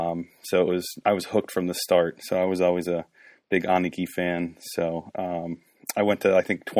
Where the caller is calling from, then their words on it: Pennsylvania, United States; I'm calling in from Pennsylvania in the United States.